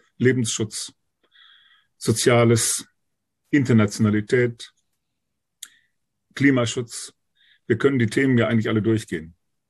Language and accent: German; Münster, North Rhine-Westphalia, Germany; in meiner Heimatstadt hier in Münster